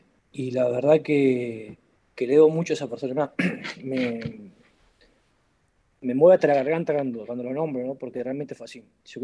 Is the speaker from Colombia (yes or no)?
no; Chajarí, Entre Ríos, Argentina; yo vengo de Chajarí, venía de Chajarí, de un club que entrenábamos en una plaza.